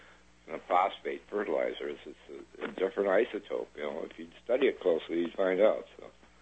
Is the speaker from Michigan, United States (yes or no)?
yes; Michigan, United States; Hi, Mike. I'm from Michigan.